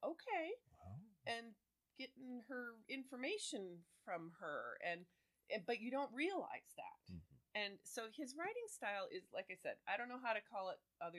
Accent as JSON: {"language": "English", "region": "Midwest", "country": "United States", "tie": "born or raised there", "said": "So, I grew up in the Midwest."}